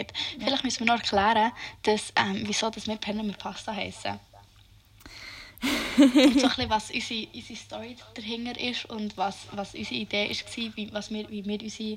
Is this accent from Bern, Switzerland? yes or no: yes; Bern, Switzerland; Und ich komme aus Bern. Aus der schönen Stadt Bern, die viel schöner ist als Basel und viel einen cooleren Dialekt hat als Basel.